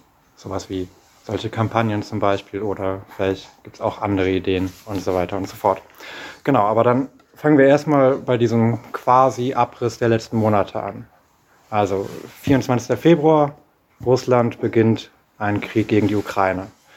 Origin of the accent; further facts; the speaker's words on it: Hamburg, Germany; Ich komme aus Hamburg